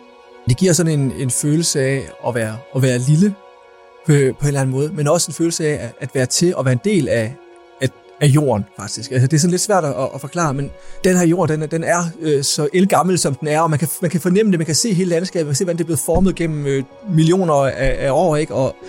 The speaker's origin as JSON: {"language": "Danish", "town": "Rønde", "region": "Central Denmark Region", "country": "Denmark", "said": "Nu kommer jeg fra Rønde, lige der ved Kalø Vig."}